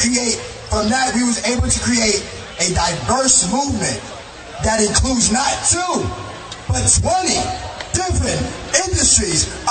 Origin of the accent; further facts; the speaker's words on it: New York City, New York, United States; I work at McDonald's. I'm on the National Organizing Committee, and I'm from New York City! New York!